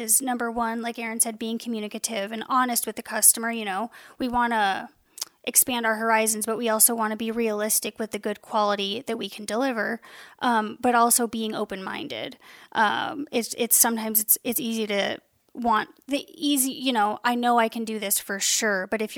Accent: St. Mary's, United States; I grew up in St. Mary's, which is a couple hours away

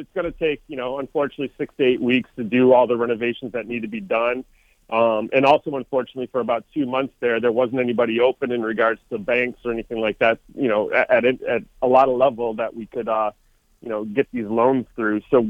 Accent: Port Huron, Michigan, United States; You know, I'm from Port Huron originally. My family owned French's Bakery growing up, so I love the iconic places in town

